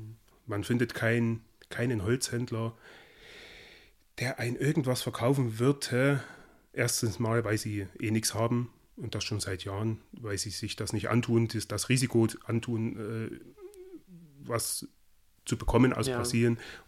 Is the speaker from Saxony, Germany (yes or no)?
yes; Bad Brambach, Saxony, Germany; in Bad Brambach zu bleiben, wo ich herkomme, also wo ich herstamme.